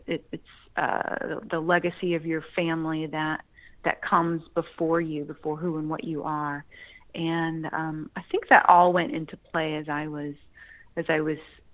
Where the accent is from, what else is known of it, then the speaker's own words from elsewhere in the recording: Illinois, United States; also born or lived in Philadelphia; now in Indiana, United States; In fact, I grew up outside of Chicago in a suburb, so I couldn't be kind of farther from that kind of a childhood. But I currently live in Indiana